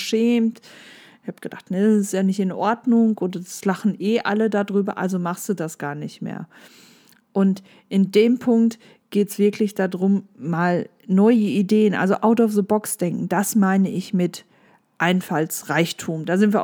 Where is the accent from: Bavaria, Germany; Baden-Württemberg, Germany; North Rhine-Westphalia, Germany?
North Rhine-Westphalia, Germany; das war bei uns im Ruhrgebiet so